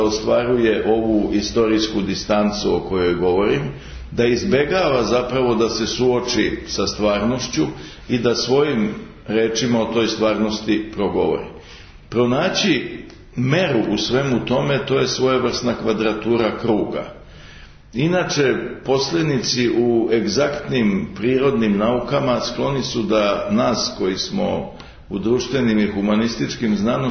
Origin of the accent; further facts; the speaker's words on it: Serbia; kao Srbin, kao čovjek koji živi ovdje gdje živi, u Beogradu, u Srbiji